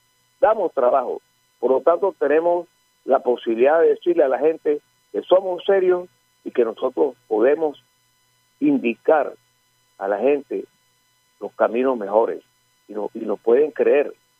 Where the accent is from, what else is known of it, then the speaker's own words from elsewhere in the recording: Barranquilla, Atlántico, Colombia; es una persona de 77 años. Yo nací aquí en Barranquilla. Me crié detrás de un mostrador allá en Casas Claverías con mi padre trabajando.